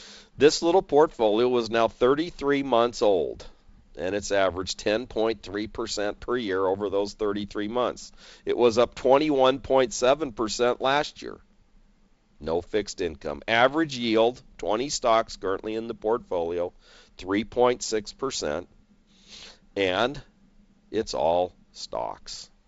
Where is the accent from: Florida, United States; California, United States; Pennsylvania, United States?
California, United States; San Diego; Here we're from San Diego, and the best seafood dinner I ever had was in Tulsa, Oklahoma.